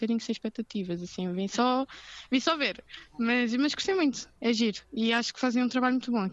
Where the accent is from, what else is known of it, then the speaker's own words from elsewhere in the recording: Ukraine; Portuguese is a second language; Não sou portuguesa, sou ucraniana, mas considero-me uma portuguesa já.